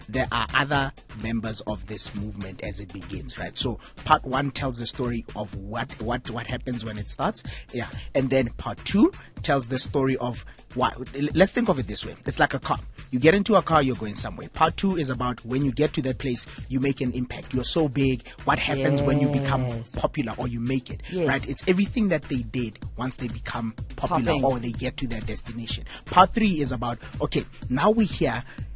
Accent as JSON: {"language": "English", "country": "South Africa", "said": "me being the person that I am a South African who loves South African culture, especially in the pop music pop culture space."}